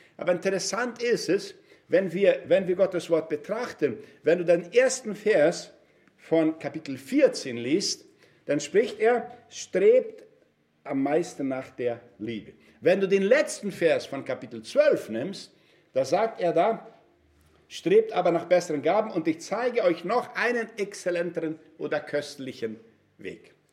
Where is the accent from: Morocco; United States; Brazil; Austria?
Brazil; Ich komme aus Brasilien